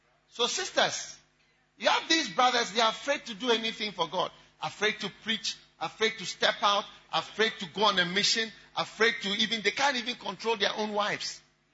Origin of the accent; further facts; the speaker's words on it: Ghana; This ministry, as you see, as we've come here, we are from Ghana. We are not Americans. Yeah, we are not Americans.